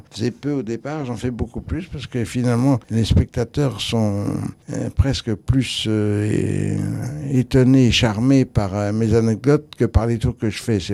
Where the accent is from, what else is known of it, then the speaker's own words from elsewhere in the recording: Nice, Provence-Alpes-Côte d'Azur, France; Moi, je suis niçois, je suis né à Nice.